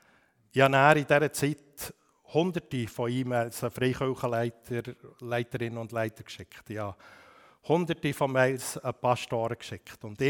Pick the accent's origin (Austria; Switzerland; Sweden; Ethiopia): Switzerland; Bern; Und jetzt komme ich aus dem Emmental.